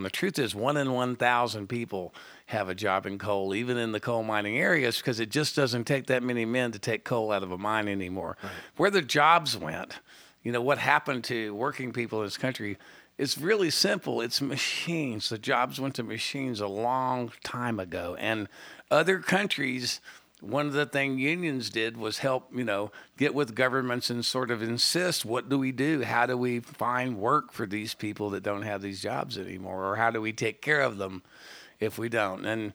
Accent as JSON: {"language": "English", "town": "San Antonio", "region": "Texas", "country": "United States", "tie": "born or raised there", "said": "I grew up in San Antonio because that was the first place the FAA sent my dad because he was an air traffic controller. So I grew up in San Antonio."}